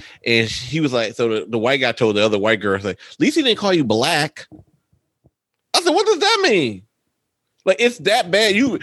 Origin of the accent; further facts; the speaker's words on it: Detroit, Michigan, United States; Like when I tell people I'm from Detroit, like I literally play, like I tell people immediately, like people like, wait, from Detroit?